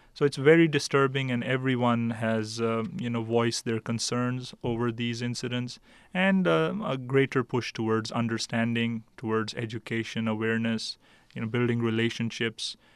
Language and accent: English; Morgantown, West Virginia, United States; It's a student community, and that's where I grew up in Morgantown.